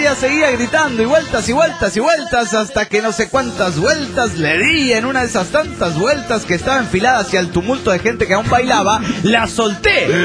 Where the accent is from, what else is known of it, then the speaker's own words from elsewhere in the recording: Córdoba, Argentina; de Córdoba, Argentina.